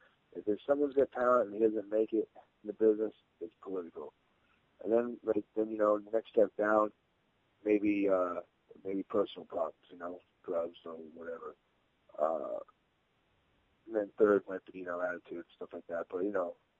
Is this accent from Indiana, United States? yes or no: no; Providence, Rhode Island, United States; You know, I grew up in Providence, Rhode Island. It's, you know, an Italian community, so it's not a far stretch.